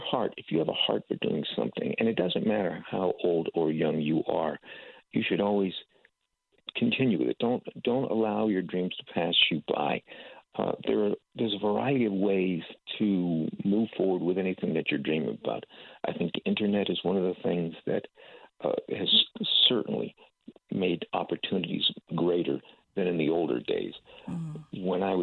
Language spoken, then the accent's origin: English; Massachusetts, United States; Yes, I am originally from Massachusetts. Joined the military back in 78, and I still have family in that area.